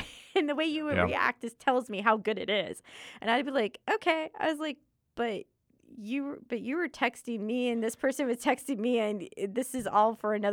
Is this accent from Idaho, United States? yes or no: no; New Orleans, Louisiana, United States; because I'm from New Orleans area, Louisiana.